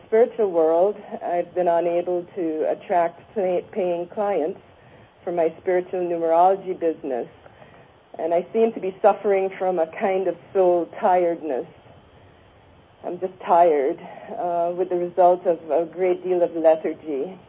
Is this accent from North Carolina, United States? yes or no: yes; Liberty, North Carolina, United States; No, I'm from Liberty, North Carolina.